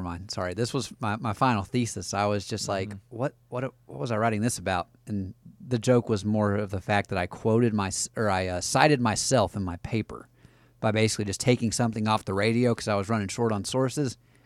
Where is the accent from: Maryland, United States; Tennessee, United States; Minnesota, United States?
Tennessee, United States; also born or lived in Michigan; I was born in Michigan, but I'm from Tennessee.